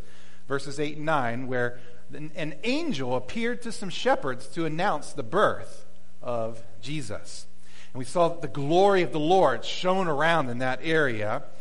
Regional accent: Virginia, United States; born there; I was born in Virginia, and so I would have to make my way back to Virginia for registering.

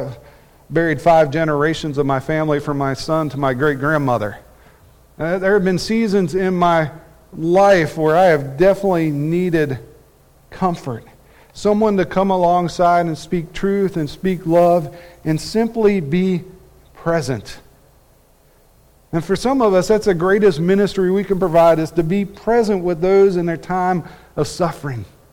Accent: West Virginia, United States; where I grew up in West Virginia

